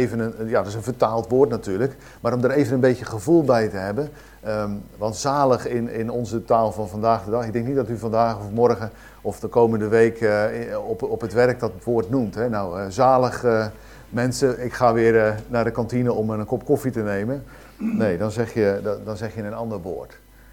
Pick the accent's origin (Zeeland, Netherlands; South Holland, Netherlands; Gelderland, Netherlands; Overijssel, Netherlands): South Holland, Netherlands; Papendrecht; Ik kom uit Papendrecht. Ik ga dan naar de Vrije Baptistengemeente.